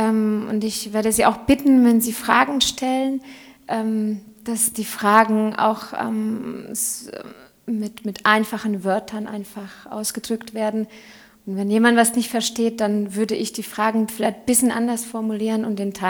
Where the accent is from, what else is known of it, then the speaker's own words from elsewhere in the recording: Hungary; now in Germany; also ich bin selber Ausländerin. Ich komme aus Ungarn. Ich lebe seit 15 Jahren in Deutschland.